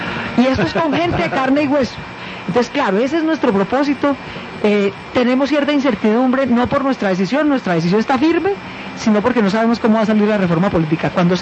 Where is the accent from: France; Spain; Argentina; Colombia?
Colombia; los tres somos colombianos decentes, hechos a pulso.